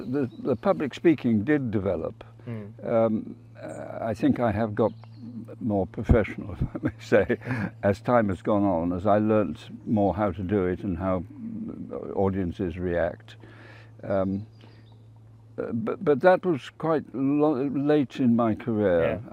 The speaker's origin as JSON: {"language": "English", "region": "Wales", "country": "United Kingdom", "tie": "born or raised there", "said": "I was brought up in South Wales"}